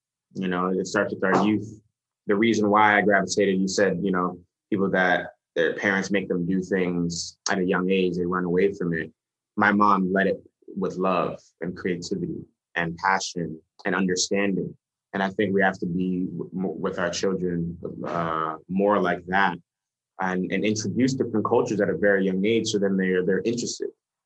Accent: Bronx, New York, United States; I come from the South Bronx.

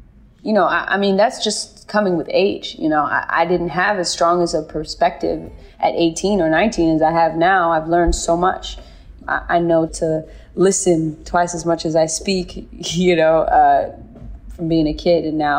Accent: California, United States; Obviously, I'm from the Bay Area, and, you know, the Black Panthers were rich in the Bay Area

